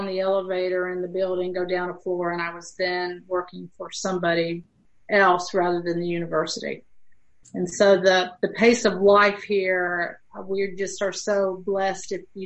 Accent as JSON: {"language": "English", "region": "Tennessee", "country": "United States", "said": "I am from Middle Tennessee on I-40, which crosses the U.S. east and west. And I'm about an hour and a half from Nashville and about 2 hours from Knoxville."}